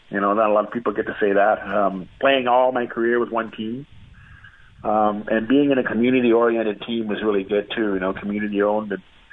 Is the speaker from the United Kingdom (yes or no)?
no; Canada; born there; my dad kind of let it slip that I was born in Canada